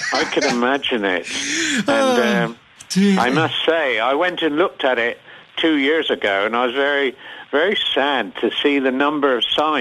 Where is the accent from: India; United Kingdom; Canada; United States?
United Kingdom; South East England; accent: Hampshire; I was born in the New Forest because it was wartime.